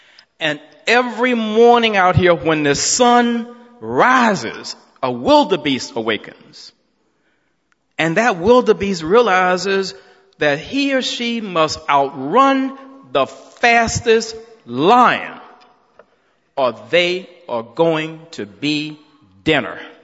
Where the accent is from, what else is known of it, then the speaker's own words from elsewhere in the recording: Alabama, United States; Wait, yeah, I grew up in Alabama and all these things were in place to prevent me from realizing my dream.